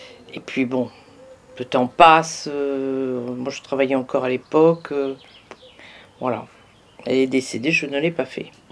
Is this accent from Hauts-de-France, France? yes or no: no; Bordeaux, Nouvelle-Aquitaine, France; on est bordelais, nous sommes bordelais